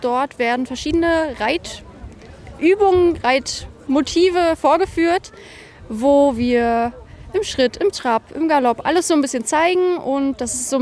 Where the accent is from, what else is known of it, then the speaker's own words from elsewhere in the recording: Mecklenburg-Vorpommern, Germany; Wir sind beide aus Mecklenburg.